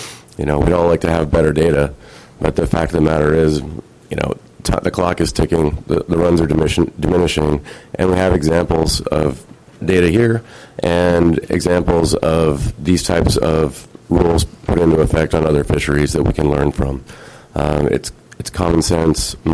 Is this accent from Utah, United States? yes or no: no; Port Angeles, Washington, United States; I grew up in Port Angeles.